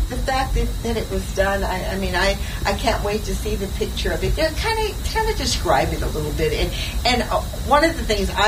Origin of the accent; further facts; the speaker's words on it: Los Angeles, California, United States; when I grew up in East L.A., and I grew up with … Rhythm and Blues